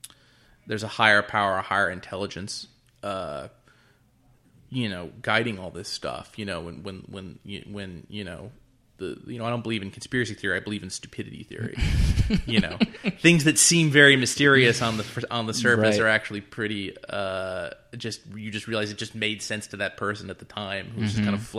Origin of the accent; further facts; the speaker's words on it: Cleveland, Ohio, United States; Ohio gets beat up a lot in my comics. I'm from Cleveland.